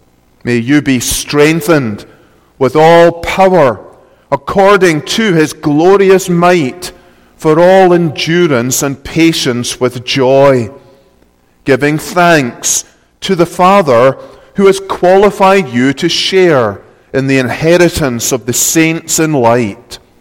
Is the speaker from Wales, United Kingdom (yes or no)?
no; Scotland, United Kingdom; now in United States; I come from Scotland, as you might have guessed. Came here from Scotland in 2007